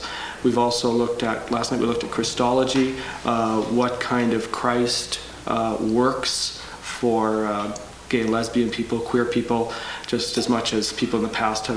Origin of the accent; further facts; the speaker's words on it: Canada; I'm a Canadian, by the way